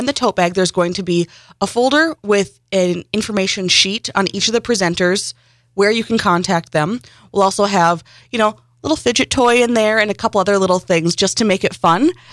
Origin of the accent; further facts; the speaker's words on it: Marquette, Michigan, United States; So I am born and raised in Marquette. I'm a local.